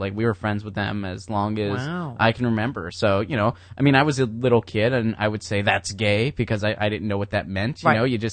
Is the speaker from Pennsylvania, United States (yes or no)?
yes; Pittsburgh, Pennsylvania, United States; I grew up there, yeah.